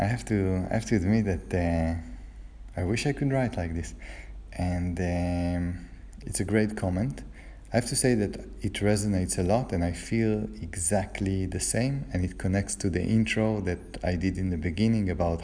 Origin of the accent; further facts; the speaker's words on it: Israel; it's pretty interesting to see that I have less of a life when I'm staying in my home country in Israel in comparison to where I'm traveling.